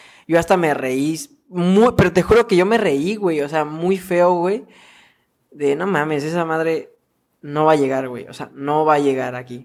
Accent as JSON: {"language": "Spanish", "region": "Mexico City", "country": "Mexico", "said": "yo de la Ciudad de México, que es de donde soy? A pesar de que no estoy allá"}